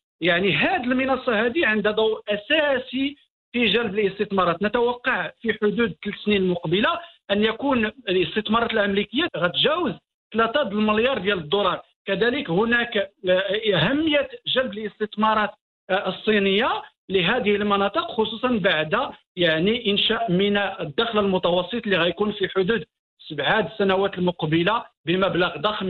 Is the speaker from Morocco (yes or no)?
yes; Morocco; وهذا يعني مؤشر إيجابي بالنسبة لنا كمغاربة